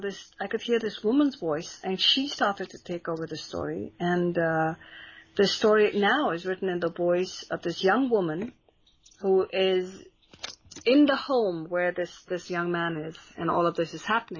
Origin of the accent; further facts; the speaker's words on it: India; The one of the wonderful things about being Indian is that you have a huge family, and you have all these marvelous characters.